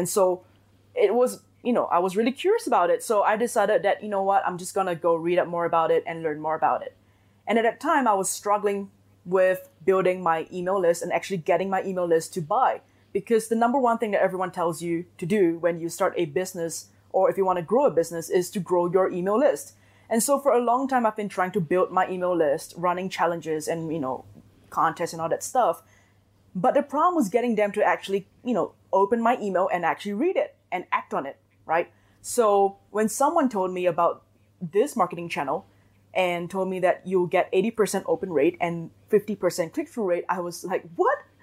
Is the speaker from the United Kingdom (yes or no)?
no; Singapore; English is a second language; now in Mexico City, Mexico; even though I am not originally from Mexico City.